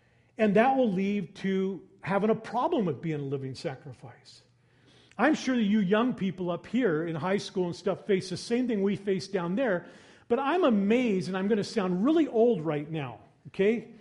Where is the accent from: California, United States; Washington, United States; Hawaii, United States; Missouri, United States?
Washington, United States; Seattle; And I grew up in that city. I grew up in Ballard. That's my place where I was a kid.